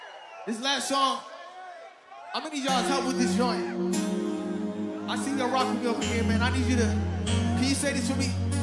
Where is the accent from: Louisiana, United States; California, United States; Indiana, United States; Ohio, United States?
California, United States; San Diego; I came all the way from California, San Diego.